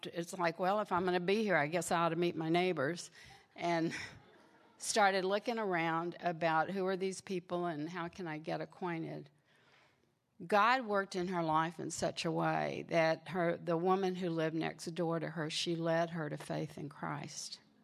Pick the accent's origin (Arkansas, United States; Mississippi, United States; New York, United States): Mississippi, United States; And you hear, maybe some of you hear it in my voice, I grew up in Mississippi, okay?